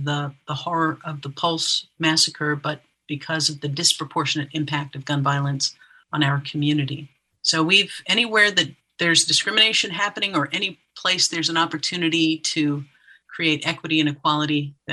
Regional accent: Florida, United States; I remember being a kid growing up in Florida and the level of isolation that you can feel.

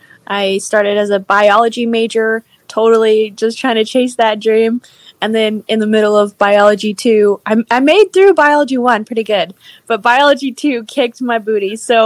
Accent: Lubbock, Texas, United States; We grew up in Lubbock, so we had, I don't know if you have any homeschool listeners, but there's a pretty good community of homeschoolers in Lubbock, Texas.

